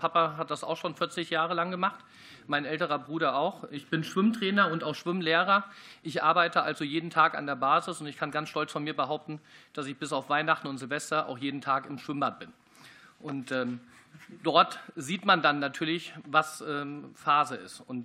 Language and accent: German; Wetzlar, Hesse, Germany; Ich komme aus Wetzlar